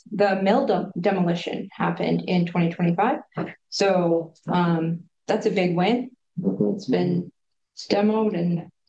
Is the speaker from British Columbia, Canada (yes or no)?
yes; Kelowna, British Columbia, Canada; I was born and raised here in Kelowna. So I'm a long time Yukon